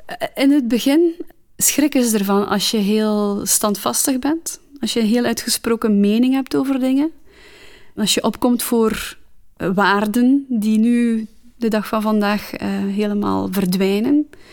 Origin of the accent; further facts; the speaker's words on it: Geluwe, West Flanders, Belgium; now in Ghent, Belgium; 34 jaar. Ik ben getrouwd. Ik ben afkomstig van Geluwe, dat is een klein dorpje bij Wervik. Maar ik heb in Gent gestudeerd. Ik ben er blijven plakken.